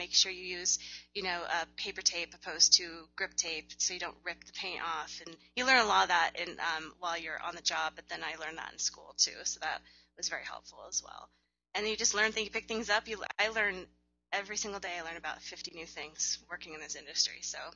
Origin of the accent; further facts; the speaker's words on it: California, United States; now in Albuquerque, United States; where I'm from the Bay Area